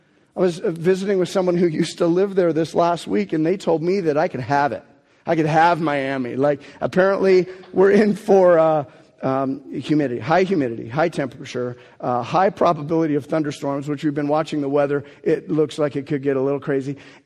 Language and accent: English; Lebanon; I'm from Lebanon. I don't do dress code.